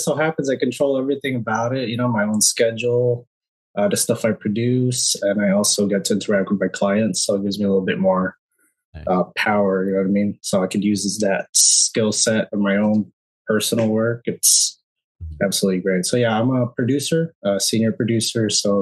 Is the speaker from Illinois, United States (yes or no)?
no; California, United States; I grew up around the Bay Area for a very long time. It's always been safe-ish.